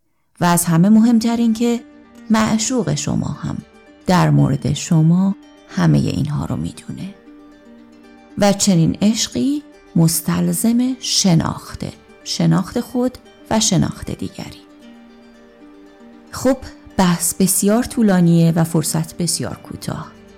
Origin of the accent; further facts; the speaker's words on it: Sweden; من در سوئد به دنیا اومدم و زندگی کردم و الان در شهر یوتبوری هستم. برای خداوند زندگی می کنم و تلاش می کنم که از عیسی مسیح پیروی کنم.